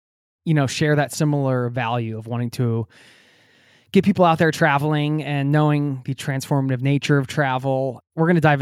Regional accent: Pennsylvania, United States; I was kidding, because I grew up outside of Philadelphia.

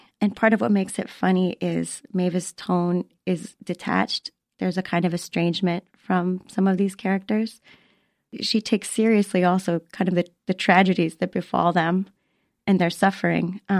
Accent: Florida, United States; I don't know what it was, like growing up in Florida, like cultivated some reverse snobbery about Paris or something.

